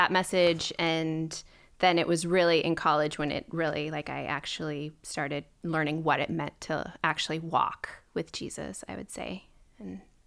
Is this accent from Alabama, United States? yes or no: no; Minnesota, United States; I would claim I'm from Minnesota. I moved around a lot as a kid because I was a corporate brat and my dad would get transferred.